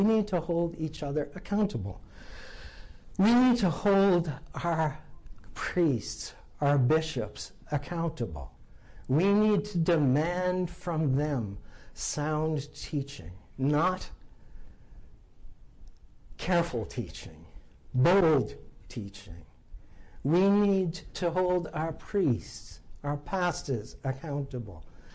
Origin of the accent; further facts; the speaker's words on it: New England, United States; I'm coming from New England. I'm not a big football fan, but you know, if you're in New England, you have this heritage of the New England Patriots